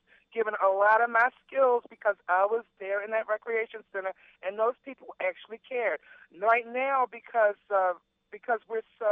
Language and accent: English; Baltimore, Maryland, United States; I was originally from Baltimore City, and I moved out in the county almost 17 years ago.